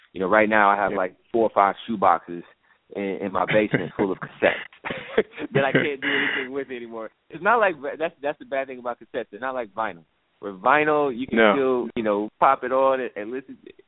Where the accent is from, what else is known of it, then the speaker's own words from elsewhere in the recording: Chicago, Illinois, United States; also born or lived in Wisconsin; Being a Midwesterner, grew up in Chicago, been in Wisconsin.